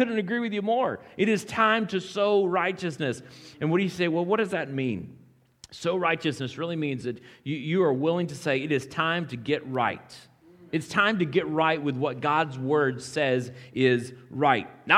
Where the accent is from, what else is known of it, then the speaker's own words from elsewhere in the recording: Florida, United States; I grew up in South Florida, a lot like Hawaii in the sense that all we understood was citrus and sunshine and daily rains.